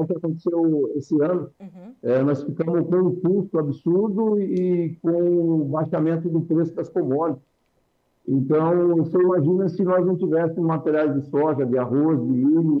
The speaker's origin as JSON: {"language": "Portuguese", "country": "Brazil", "said": "considera esse assunto com tanta seriedade e com tanta austeridade como nós brasileiros."}